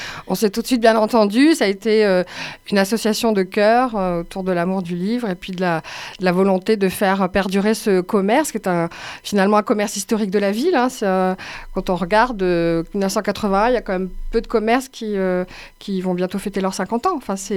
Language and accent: French; Bordeaux, Nouvelle-Aquitaine, France; born there; Oui, je suis née à Bordeaux. Mon père était fils de réfugiés républicains.